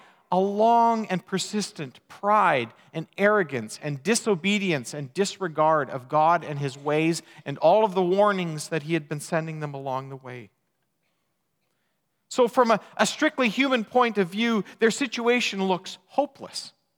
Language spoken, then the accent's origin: English; Elm Creek, Manitoba, Canada; I can remember growing up in Elm Creek. I had a giant graduating class of 18 people.